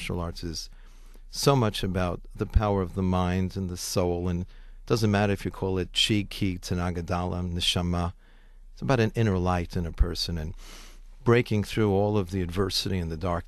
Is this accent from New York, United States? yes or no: yes; New York, United States; But I grew up in the Bronx, and Bronx is located very close to New York City